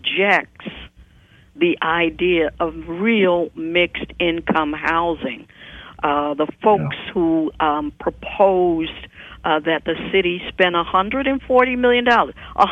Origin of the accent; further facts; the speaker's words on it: Louisiana, United States; When I was growing up in the South and living in what we call in Pontchartrain Park, which was middle class, working class